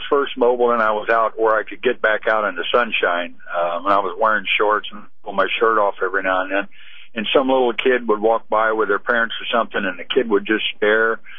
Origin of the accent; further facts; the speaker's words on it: Jackson, Tennessee, United States; I'm family from Jackson, Tennessee.